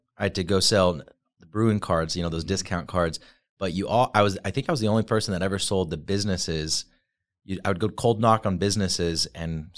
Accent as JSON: {"language": "English", "town": "Orem", "region": "Utah", "country": "United States", "tie": "born or raised there", "said": "Just in Orem."}